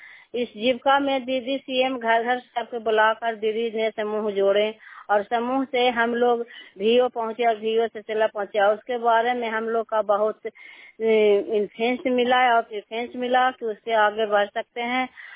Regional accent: Rupaspur, Bihar, India; मैं रुपसपुर के रहने वाला हूँ।

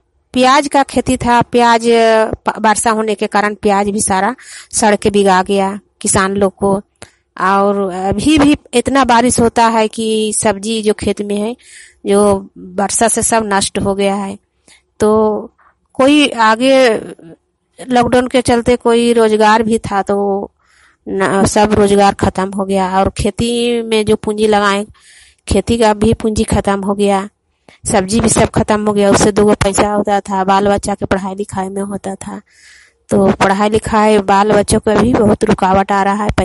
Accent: Bihar, India; ग्राम हिगनपुरा, मैं ललंदा जिला की निवासी हूँ।

